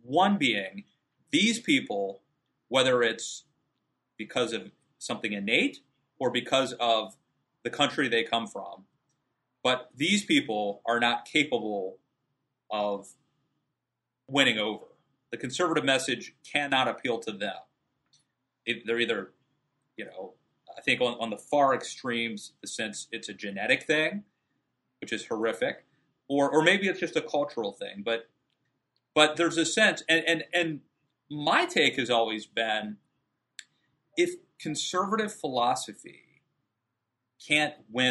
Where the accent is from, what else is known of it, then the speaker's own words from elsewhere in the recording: Maryland, United States; now in Virginia, United States; I'm from Maryland, and at least when I lived in Maryland